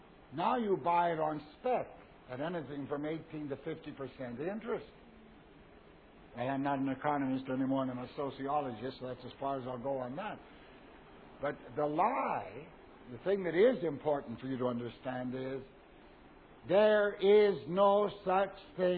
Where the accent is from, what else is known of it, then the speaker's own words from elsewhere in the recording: United States; now in Australia; Now, I come from America, and I read the morning paper over there, and I come over here, and I think, Australia, way down there in the South Pacific, oh, Australia will be pristine and pure.